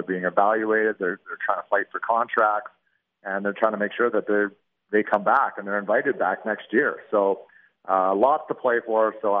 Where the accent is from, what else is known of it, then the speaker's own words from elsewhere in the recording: Edmonton, Alberta, Canada; now in Arizona, United States; And I grew up in Edmonton back in the heyday with the Edmonton Oilers.